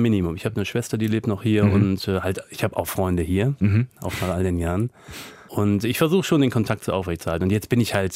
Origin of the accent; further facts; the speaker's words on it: Germany; moved away as an adult; Als junger Mensch wollte ich unbedingt weg aus Deutschland, weil ich damals nicht begriffen habe, wie wunderbar es hier ist.